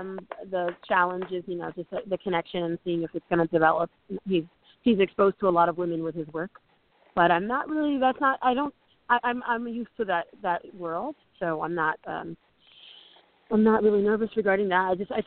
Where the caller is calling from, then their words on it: Los Angeles, California, United States; I didn't say where I was. I'm in Los Angeles right now.